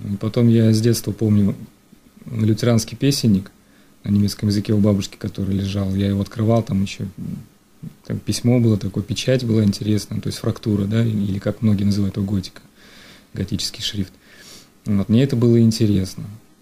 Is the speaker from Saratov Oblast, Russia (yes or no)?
yes; Saratov Oblast, Russia; now in Moscow, Russia; Я родом из немецкого Поволжья, из бывшей республики немцев Поволжья, из Саратовской области.